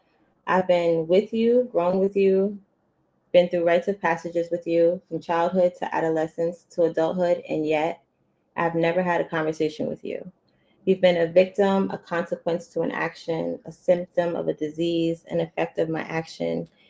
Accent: Teaneck, New Jersey, United States; now in Los Angeles, United States; Okay, so I'm originally from Teaneck, New Jersey. … I have been bi-coastal from New Jersey to LA for the last 5 years.

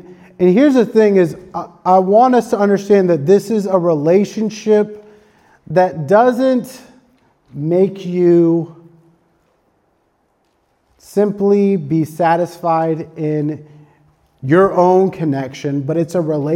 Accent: India; As an Indian, it resonated a little bit more with me.

